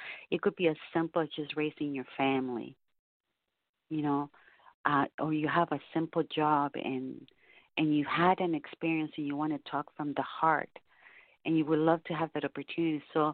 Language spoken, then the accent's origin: English; Chile; now in Canada; because I'm Canadian Chilean, I've been here for so many years.